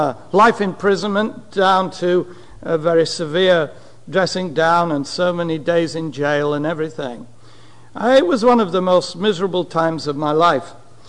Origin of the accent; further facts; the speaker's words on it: England, United Kingdom; when I was 18 years old, growing up in England.